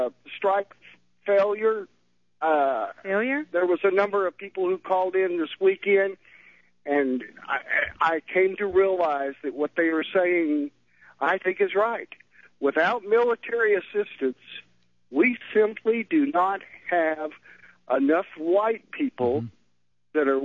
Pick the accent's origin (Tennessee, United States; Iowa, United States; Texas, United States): Texas, United States; born there; see, I was born in South Texas.